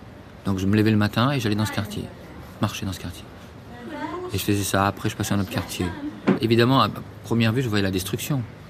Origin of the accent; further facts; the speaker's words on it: Beirut, Beirut Governorate, Lebanon; moved away as an adult; now in Paris, France; Même si je suis pas né ici, mais j'ai quitté Beyrouth à un moment donné pour soi-disant faire mes études, continuer mes études à Paris.